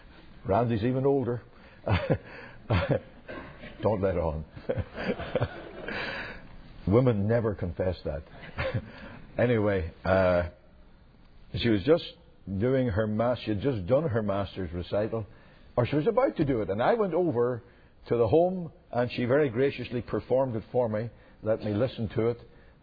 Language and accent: English; Northern Ireland, United Kingdom; I grew up in Northern Ireland, as you know. And I grew up in a little church called Mount Marion.